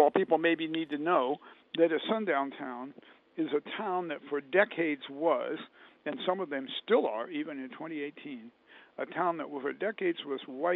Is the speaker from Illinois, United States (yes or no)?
yes; Decatur, Illinois, United States; I grew up in Decatur, Illinois, which is right in the middle of the state.